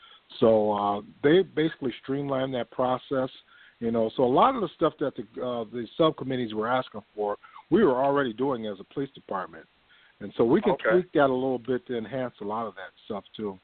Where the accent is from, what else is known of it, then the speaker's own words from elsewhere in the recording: Minneapolis, Minnesota, United States; Well, I was raised in North Minneapolis. I was raised in the projects of North Minneapolis.